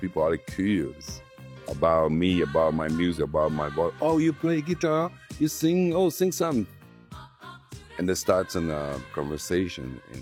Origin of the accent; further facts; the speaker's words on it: Rio de Janeiro, Brazil; English is a second language; I'm from Rio de Janeiro, very poor neighborhood, but at the same time, so much culture, so much samba, so much culture from the people. I grew up with this kind of music